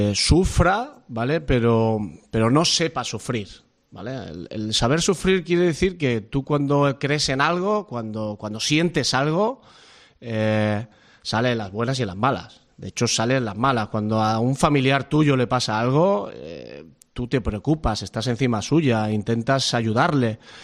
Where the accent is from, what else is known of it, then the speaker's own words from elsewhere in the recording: Extremadura, Spain; now in Gijón, Spain; creo que le da más importancia, no por ser yo, sino precisamente por eso, por no ser de aquí. Yo soy extremeño, este es mi décimo año